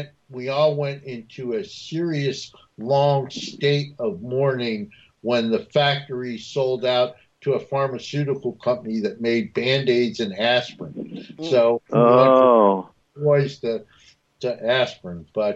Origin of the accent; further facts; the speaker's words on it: New Jersey, United States; I grew up in North New Jersey